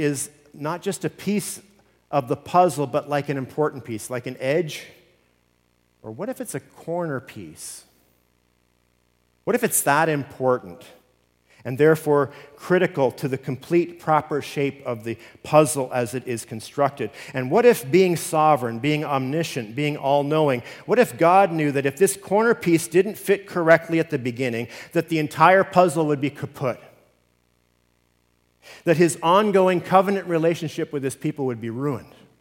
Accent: Canada; I am a Canadian

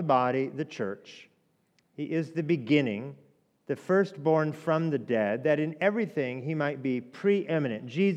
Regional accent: Oregon, United States; also born or lived in Hawaii; now in Atlanta, United States; I can't tell you why I was born in Hawaii and then grew up in Oregon and then, you know, landed in Atlanta.

